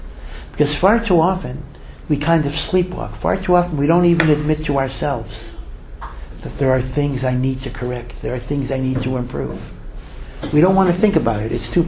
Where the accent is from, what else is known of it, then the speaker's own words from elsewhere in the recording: United States; moved away as an adult; now in Israel; So for many, many years, I was born in America, and of course I lived in America, and I was a professor of law at the University of Maryland.